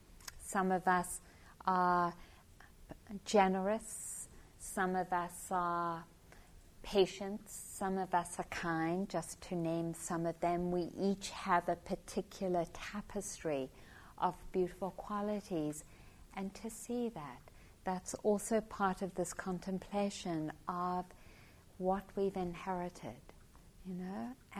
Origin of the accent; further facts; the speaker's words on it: South Africa; born there; also born or lived in Kenya; So I was born in South Africa, and living in apartheid, those were conditions that made it more difficult to practice.